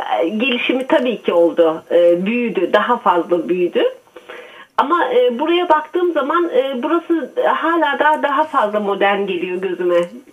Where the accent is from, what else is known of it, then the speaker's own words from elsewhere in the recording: Bergama, İzmir, Turkey; 89 yılında evlendikten sonra buraya geldik. İzmir'den geliyorum ben. Bergamalıyım. Bergama'dan